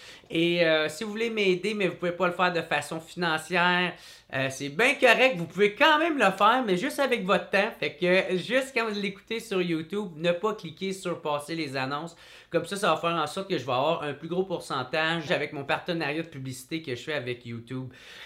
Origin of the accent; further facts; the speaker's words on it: Gatineau, Quebec, Canada; moi, je viens de Gatineau, fait que c'est un pick up.